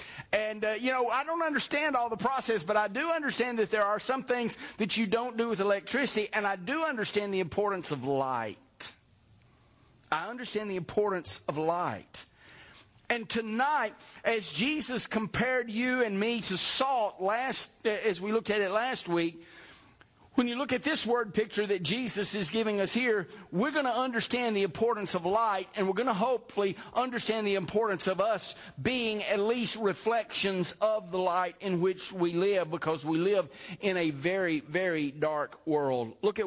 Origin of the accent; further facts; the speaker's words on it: Piedmont, United States; One of my friends when I was growing up in Piedmont, for Christmas one year, got a 9-inch reflector telescope.